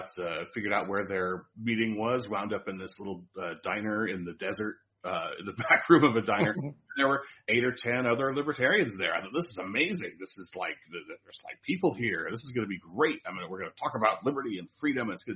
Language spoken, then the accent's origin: English; Riverside, California, United States; I grew up in Riverside, which is in Southern California, east of Los Angeles through the mountains towards the desert.